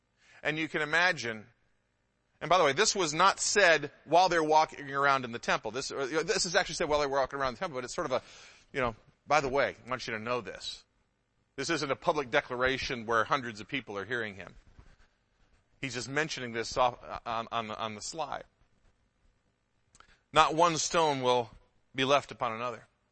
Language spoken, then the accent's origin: English; Midwest, United States; And we don't have as many brick homes here in the West Coast as we did where I grew up in the Midwest.